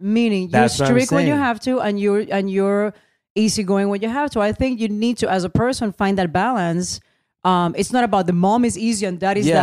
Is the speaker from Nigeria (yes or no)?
no; Puerto Rico; I'm an American citizen, yeah. But I'm Puerto Rican.